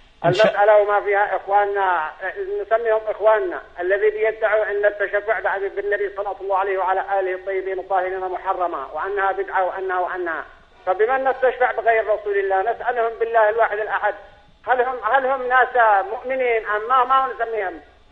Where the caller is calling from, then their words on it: Yemen; أني أحييكم وأدعوكم من اليمن، اليمن السعيدة